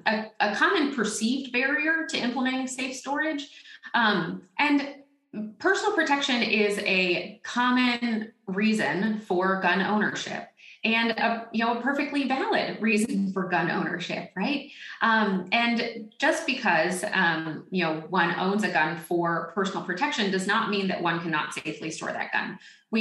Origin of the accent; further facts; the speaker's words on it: Florida, United States; also born or lived in South Alabama; Yeah, so I grew up in Northwest Florida and South Alabama. I grew up in an entrenched gun culture